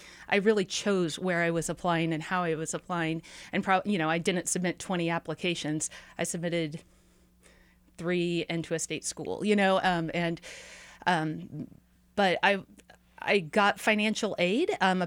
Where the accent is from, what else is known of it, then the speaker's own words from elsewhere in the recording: the Ozarks, United States; I was raised in the Ozarks, and so my number one goal from like the time I was tiny was I told my parents that I was moving to a city when I grew up.